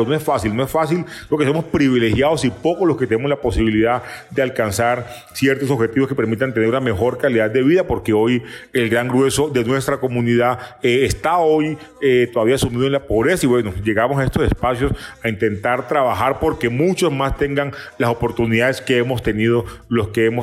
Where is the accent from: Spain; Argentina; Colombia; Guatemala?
Colombia; Istmina, Chocó; yo soy un hombre del departamento del Chocó, nacido hace 42 años en Ismina, en el departamento del Chocó.